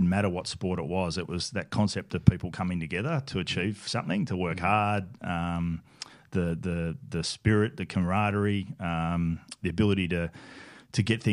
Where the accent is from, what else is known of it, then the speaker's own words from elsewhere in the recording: Rochester, Victoria, Australia; I've been pretty lucky over the journey of growing up in Rochie, as you say, and the thing I love about growing up in a small country town like Rochester is that sport is such a big part of the community.